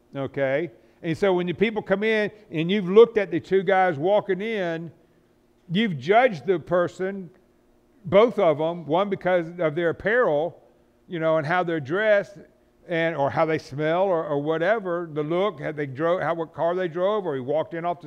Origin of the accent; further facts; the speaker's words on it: the South, United States; I'm from the South, so I can talk about it.